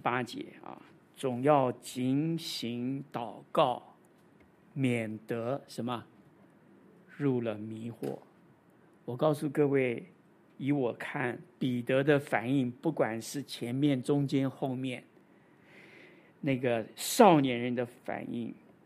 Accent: Taipei, Taiwan; 我原来我的家庭是讲国语，我们是不讲台语的。我台语后来是自学的，我的同学也没有人讲台语，因为我都在台北的小学上学。我是学很好的台语，我是看布袋戏学的。

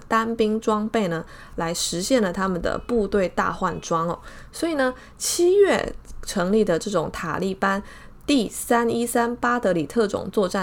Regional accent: Taiwan; 那就像是这个我们台湾这边也非常的多哦

